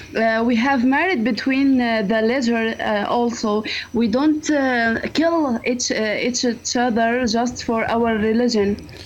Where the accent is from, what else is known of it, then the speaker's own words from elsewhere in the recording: Damascus, Damascus Governorate, Syria; English is a second language; I'm a Syrian. I'm from Damascus. Actually, I live in Damascus and I'm still there, including the crisis. My old is only 20.